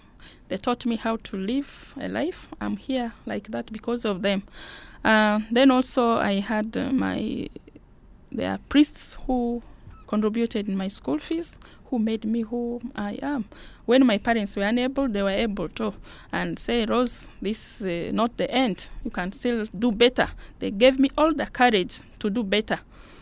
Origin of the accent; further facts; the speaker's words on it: West Nile, Uganda; English is a second language; As I said, I'm from Uganda, from West Nile. I'm a Lutbara.